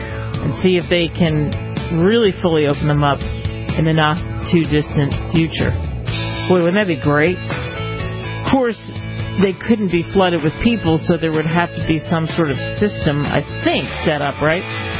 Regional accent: Pennsylvania, United States; I remember I grew up outside of Philly. There's a station called WFIL

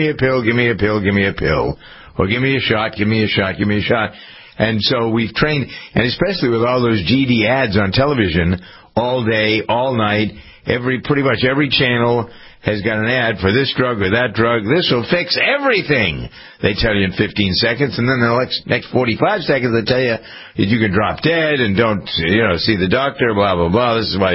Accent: Framingham, Massachusetts, United States; The company here in Massachusetts is headquartered in part in my hometown of Framingham.

